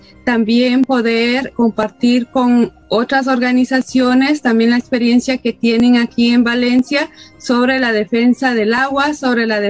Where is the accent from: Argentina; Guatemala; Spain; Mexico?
Guatemala; hoy pues nos encontramos acá con un grupo de mujeres de El Salvador, de Nicaragua, Colombia, y yo pues Guatemala